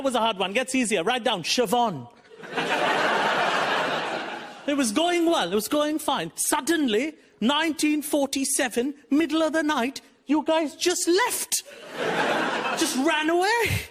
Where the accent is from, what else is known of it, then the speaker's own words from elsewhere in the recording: Mumbai, Maharashtra, India; I'm a comedian from Mumbai, India. This is my first time doing a show in the United Kingdom. I am from India. I've been here a couple of months.